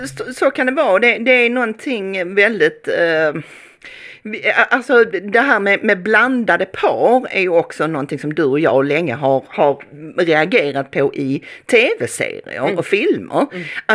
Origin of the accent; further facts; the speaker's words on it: Sweden; moved away as an adult; Du vet, som naiv svensk, och jag var bara 20 år när jag flyttade dit dessutom.